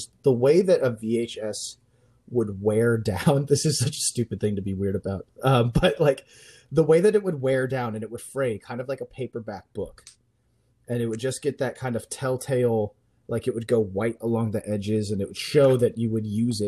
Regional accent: California, United States; I grew up in the North Bay, Northern California. We had a pretty large regional chain called Bradley Video.

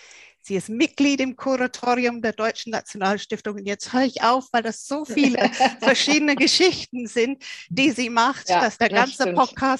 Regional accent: England, United Kingdom; German is a second language; ich bin ja Engländerin

